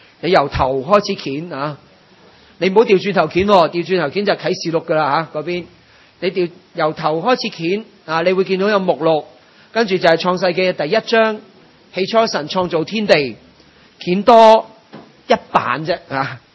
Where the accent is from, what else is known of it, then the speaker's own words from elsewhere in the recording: Guangdong, China; 仲要讲翻俾我哋广东人啊，用广东话听嘅。